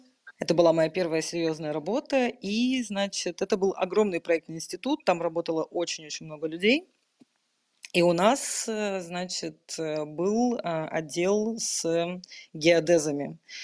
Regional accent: Petrozavodsk, Republic of Karelia, Russia; born there; я же родилась в Карелии, в городе Петрозаводске, как и мои сведущие

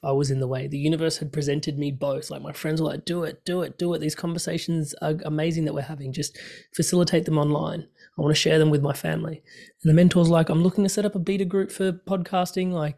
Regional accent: India; I'm Indian, so maybe I can get away with it.

